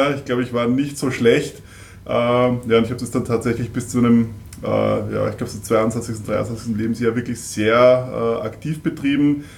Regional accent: Kirchdorf an der Krems, Upper Austria, Austria; Naja, ich komme aus Kirchdorf an der Krems, wo ich tatsächlich, glaube ich, mit 13 Jahren damals

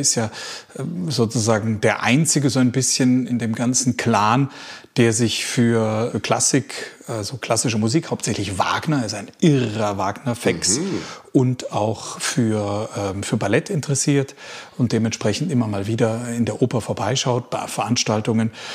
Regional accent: Germany; Ich bin ja kein Engländer, warum sollte ich denn so sprechen? Ich bin doch Deutscher.

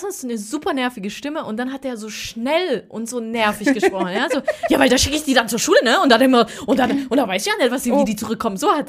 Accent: Nuremberg, Bavaria, Germany; Ich war ein paar Tage in Nürnberg, meine alte Heimat.

